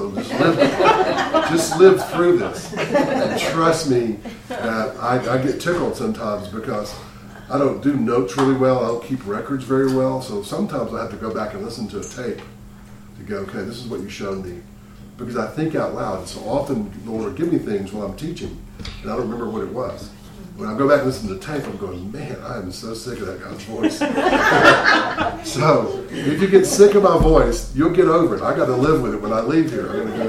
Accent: Selma, Alabama, United States; I'm from Selma. You guys probably go to Atlanta all the time.

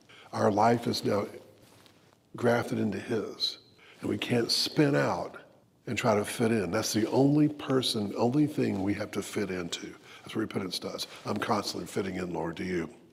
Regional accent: Birmingham, Alabama, United States; When I first moved to Selma, I was an outsider from Birmingham.

